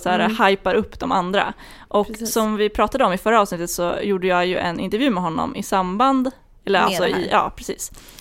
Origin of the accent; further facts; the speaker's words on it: Flen, Södermanland, Sweden; Min hemstad.